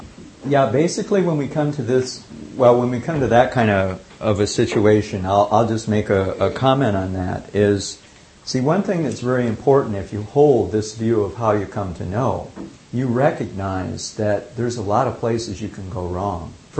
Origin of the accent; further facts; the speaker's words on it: Midwest, United States; And I grew up in the Midwest. I'd seen lightning storms my whole life